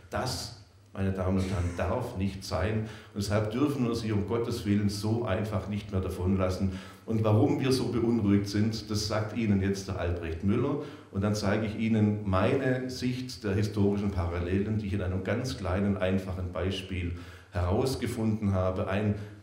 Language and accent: German; Baden-Württemberg, Germany; ich bin auch aus Baden-Württemberg, und schämt sich ja fast schon, das zugeben zu müssen.